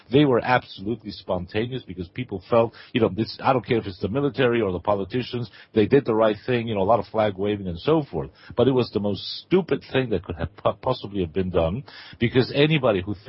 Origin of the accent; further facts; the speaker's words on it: New York, United States; I was brought up in New York.